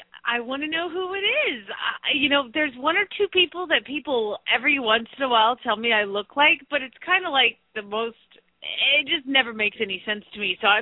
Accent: Phoenix, Arizona, United States; from Phoenix, Arizona

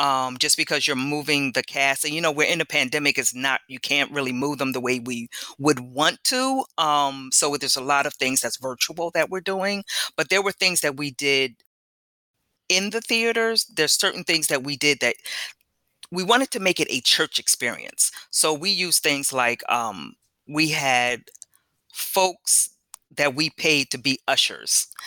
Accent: New Jersey, United States

